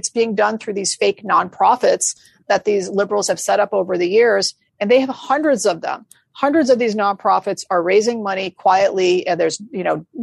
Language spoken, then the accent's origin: English; Georgia, United States; So even in Georgia, which I grew up in the Deep South myself, has a legacy of slavery.